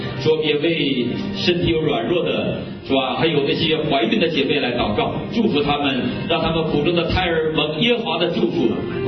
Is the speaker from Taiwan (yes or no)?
no; China; 因为我们是中国人，是神拣选的中国的儿女